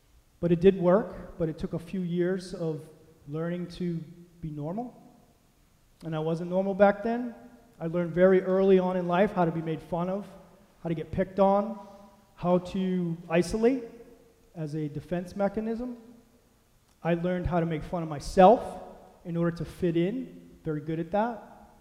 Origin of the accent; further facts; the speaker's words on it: Maine, United States; I grew up here in Maine, two loving parents, little brother, pretty normal in the very beginning of my life for the first couple of years.